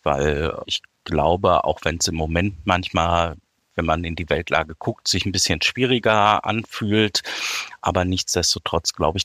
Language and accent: German; North Rhine-Westphalia, Germany; ich komme aus der Nähe von Düsseldorf